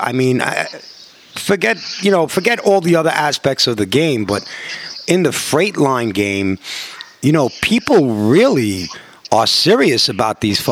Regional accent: New York, United States; Okay, so me, I'm, you know, city kid, New York.

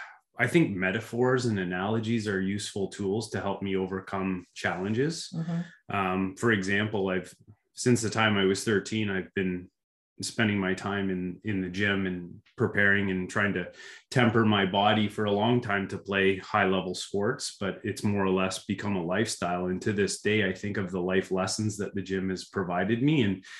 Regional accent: Lucan, Ontario, Canada; Well, I grew up in Lucan, Ontario, where I spent most of my childhood. Attended Medway High School

